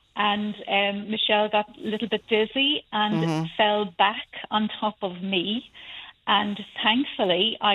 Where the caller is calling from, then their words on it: Spain; Yes, I'm ringing in from Murphy in Spain.